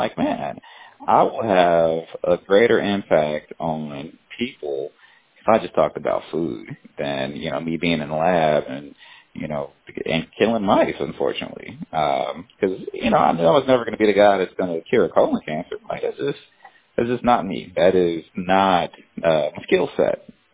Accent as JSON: {"language": "English", "town": "Chicago", "region": "Illinois", "country": "United States", "said": "so I'm a Chicagoan. Like, I know these neighborhoods. I'm from these neighborhoods. I live in these neighborhoods."}